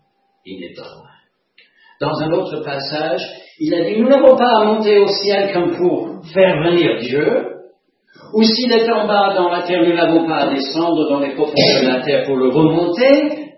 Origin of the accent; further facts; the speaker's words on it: United States; Vous savez, j'ai grandi aux États-Unis et j'ai écouté les autres prier et j'ai commencé à prier.